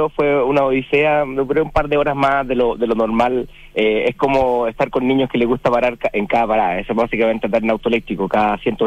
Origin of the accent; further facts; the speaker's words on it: Chile; como buen chileno